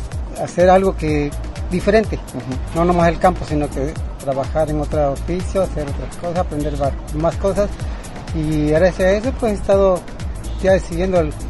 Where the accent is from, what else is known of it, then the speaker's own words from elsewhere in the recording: Monteblanco, Veracruz, Mexico; De Monteblanco, Veracruz.